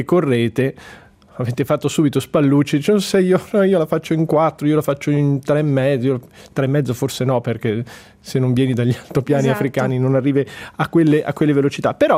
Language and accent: Italian; Calabria, Italy; Io calabrese